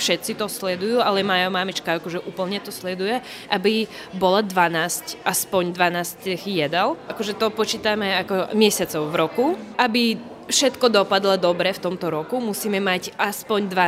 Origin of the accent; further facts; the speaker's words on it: Belarus; Slovak is a second language; som z Bieloruska.